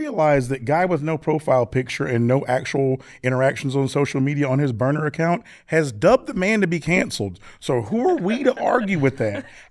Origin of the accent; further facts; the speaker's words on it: the South, United States; accent: Southern; now in Midwest, United States; Being a Southern man, knowing that I'm in the Midwest / the North, I am repressing my Southern accent so I can sound the least bit cultured.